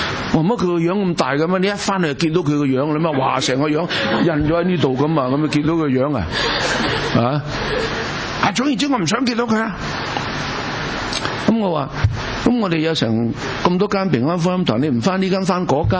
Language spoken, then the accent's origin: Cantonese; China; 我们中国人的文化是这样的嘛，死不死？